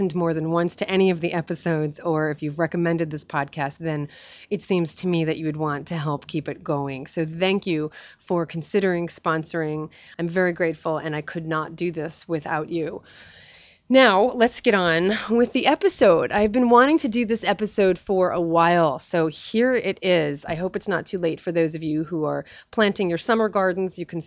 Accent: East Coast, United States; now in San Francisco, United States; I grew up on the East Coast. I know what extreme seasons are.

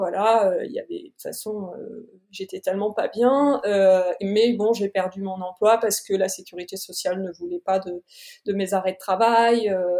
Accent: Normandy, France; je suis originaire de Normandie, donc c'est le point fort

